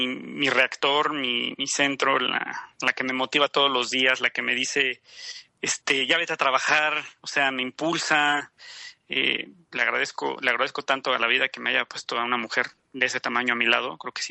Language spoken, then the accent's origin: Spanish; Mexico; lo afortunados que somos los mexicanos de vivir aquí